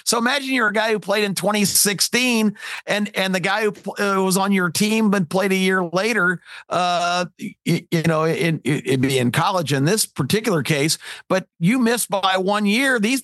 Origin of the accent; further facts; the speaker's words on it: Atlanta, Georgia, United States; I grew up in the Atlanta metropolitan area. I went to Peachtree High School